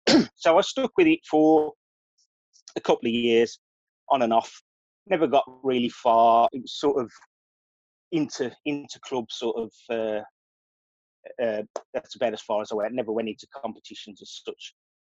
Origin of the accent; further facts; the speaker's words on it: Birmingham, West Midlands, United Kingdom; accent: UK; Well, first of all, let me apologise for my accent. It's a very rough accent from the UK. Some of you might actually realise that I'm from a place called Birmingham.